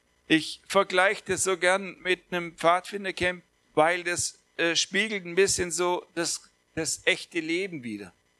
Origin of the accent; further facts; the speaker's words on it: Baden-Württemberg, Germany; Ich habe nicht nur, dass wir aus Baden-Württemberg kommen, weil das ist ja ein Badenzer, ich bin Schwabe